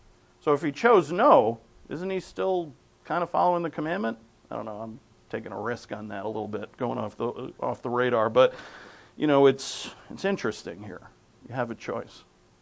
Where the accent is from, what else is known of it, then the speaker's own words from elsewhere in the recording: New England, United States; accent: New England; we conclude that we're so wicked smart, if I may use my New England accent.